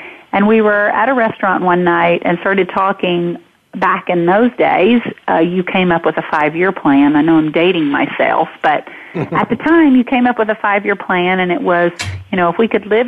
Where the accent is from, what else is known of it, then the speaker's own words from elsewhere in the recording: Southern United States, United States; I grew up in the Southern Baptist Bible Belt, so that was not really something that you do.